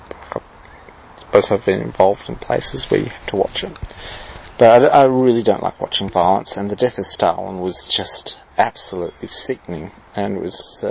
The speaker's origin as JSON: {"language": "English", "country": "Australia", "said": "I'm bloody Australian."}